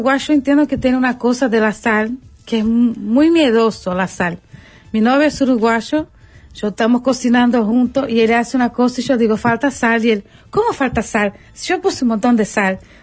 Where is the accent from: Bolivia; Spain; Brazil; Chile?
Brazil; Minas Gerais; si yo digo a cualquier persona brasileña así, yo soy de Minas Gerais, ya consideran que es buena la comida.